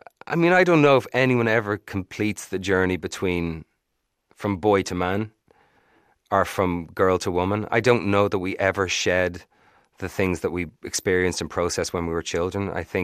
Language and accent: English; Ireland; we realize it or not. And I think that is at times can stick us in a certain pattern of behaviors as Irish people